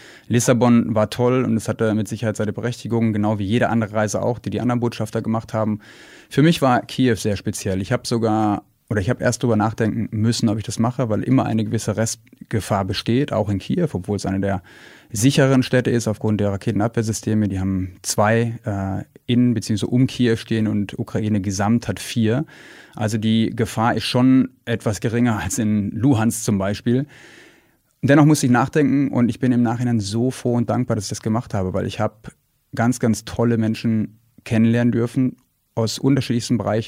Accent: Germany; wir sind Deutsche.

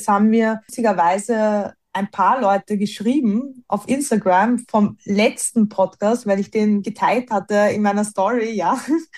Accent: Austria; bei uns in Österreich

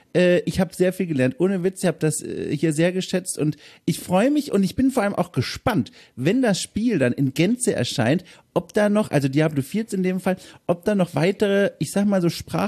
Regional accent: Bavaria, Germany; accent: Franconian; Ich komme ja aus dem Fränkischen und ich habe es weitestgehend, bilde ich mir immer ein, geschafft, diesen Dialekt von mir fernzuhalten.

